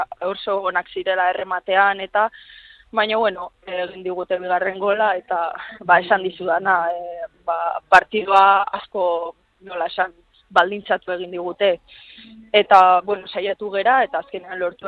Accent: San Sebastián, Basque Country, Spain; Donostiarra naiz, etxan bezala sentitzen naiz

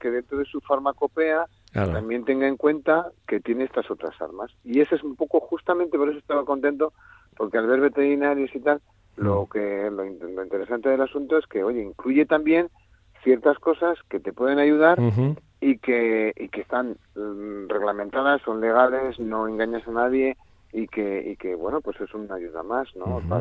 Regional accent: Burgos, Castile and León, Spain; now in Salamanca, Spain; Mira, yo aunque esté en Salamanca, yo soy de Burgos.

